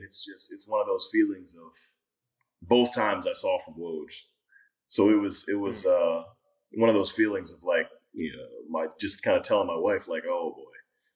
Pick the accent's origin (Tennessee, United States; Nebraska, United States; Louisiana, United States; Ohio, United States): Ohio, United States; Akron; I was born and raised in Akron, Ohio.